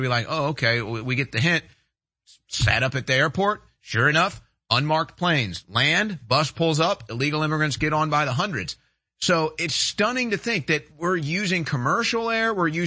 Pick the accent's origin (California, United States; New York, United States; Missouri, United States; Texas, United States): Missouri, United States; St. Louis; I grew up in St. Louis, visited Chicago a lot, have friends there.